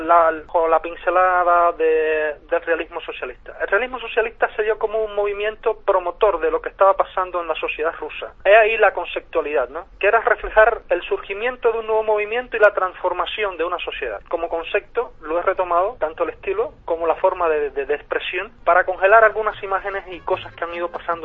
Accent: Cuba; como vengo de acá de Cuba

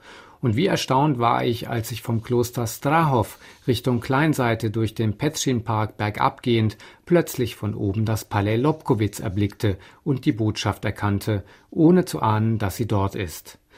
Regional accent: East Germany, Germany; als Ostdeutscher das deutsch-tschechische Verhältnis

